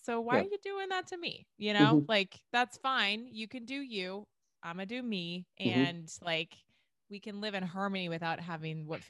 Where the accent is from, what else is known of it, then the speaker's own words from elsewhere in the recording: Los Altos, California, United States; And I remember I grew up in Los Altos.